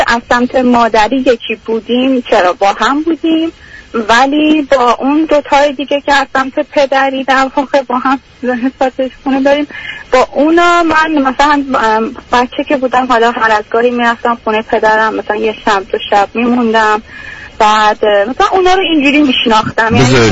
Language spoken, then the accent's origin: Persian; Iran; now in United States; 30 سالمه، تقریبا داره میشه 31 سالم، 5 ساله تقریبا یا بیشتر، حدودا 5 سال خورده که از ایران اومدم و امریکا زندگی میکنم.